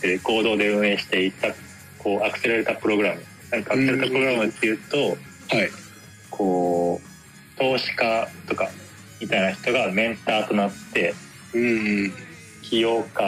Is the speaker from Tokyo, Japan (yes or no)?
no; Shizuoka, Japan; まず僕静岡出身で大学に入って